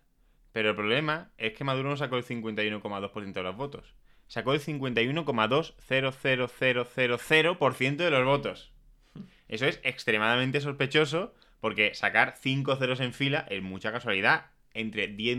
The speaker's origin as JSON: {"language": "Spanish", "country": "Spain", "said": "pero los españoles no somos como los venezolanos, aquí tenemos nuestras instituciones y tal"}